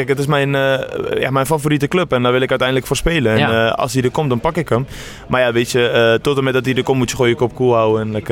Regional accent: Amsterdam, North Holland, Netherlands; Weet je, ik kom ook uit Amsterdam. Ik ben een Amsterdamse jongen en supporters.

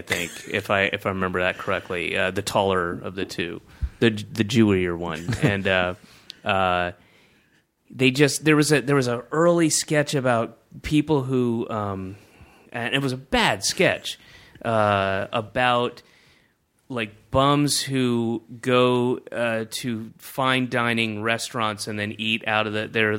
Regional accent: the South, United States; I grew up in the South

